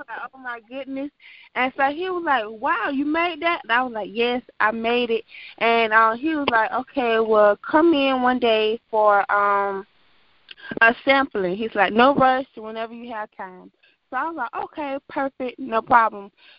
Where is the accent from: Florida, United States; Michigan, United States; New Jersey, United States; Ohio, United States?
Florida, United States; Quincy; my hometown from Quincy, Florida, like, so many people there have helped me